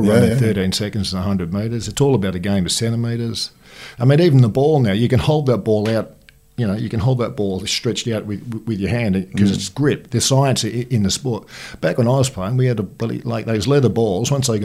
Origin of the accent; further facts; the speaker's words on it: England, United Kingdom; now in Australia; My family, my mum and dad came out to, we're English, I'm English. Mm. My brother, older brother and my older sister are all English.